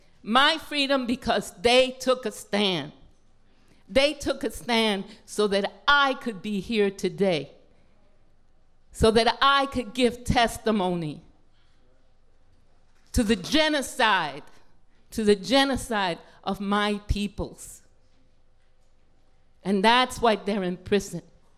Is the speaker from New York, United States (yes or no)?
yes; Manhattan, New York, United States; I grew up in Manhattan. I know what the streets of this city are like.